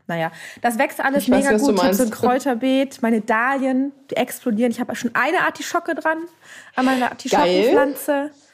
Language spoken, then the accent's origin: German; Berlin, Germany; Ich komme aus Berlin.